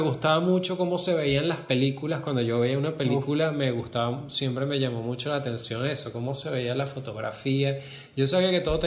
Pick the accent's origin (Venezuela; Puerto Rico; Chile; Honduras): Venezuela; Caracas, Capital District; Originalmente soy de aquí, de Caracas. Y bueno, he vivido toda mi vida aquí. Mi papá es de Irán, mi mamá es de Venezuela. Pero bueno, yo me crié en Caracas.